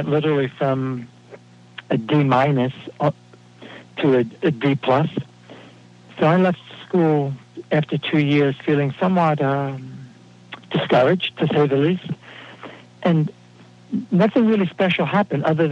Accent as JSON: {"language": "English", "town": "Brooklyn", "region": "New York", "country": "United States", "tie": "born or raised there", "said": "That really, I backed off, and I was raised in Brooklyn, New York, and I heard, you know, voices in my head say, okay, what's the catch?"}